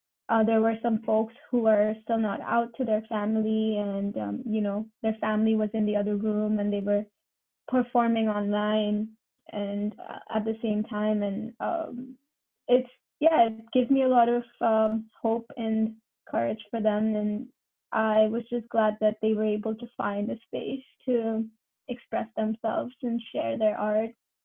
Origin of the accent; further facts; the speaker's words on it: central India, India; I was born and brought up in central India, and I wouldn't be able to say exactly how it went down because I wasn't fully out until I was 16 or 17 to myself even.